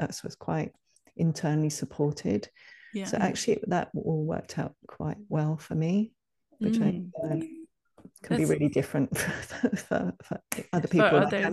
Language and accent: English; United Kingdom; moved away as an adult; now in Ireland; Yeah, I was born there. I lived there until I was 30.